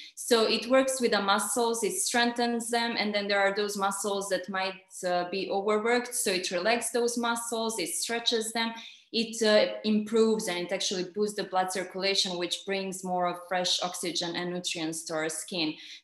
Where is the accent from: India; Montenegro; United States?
Montenegro; I'm from here, from Montenegro.